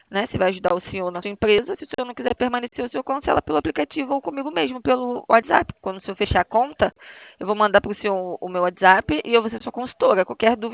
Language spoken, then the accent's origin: Portuguese; Rio de Janeiro, Brazil; Eu sou do Rio de Janeiro.